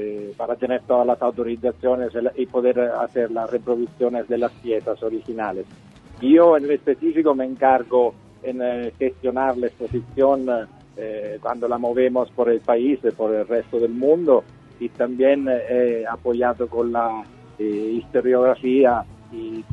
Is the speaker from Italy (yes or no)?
yes; Italy; Spanish is a second language; soy italiano.